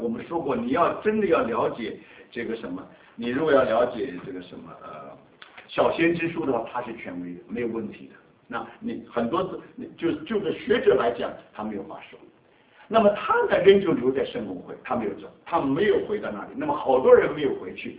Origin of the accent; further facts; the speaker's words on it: Taiwan; 我就因为那时候从台湾来的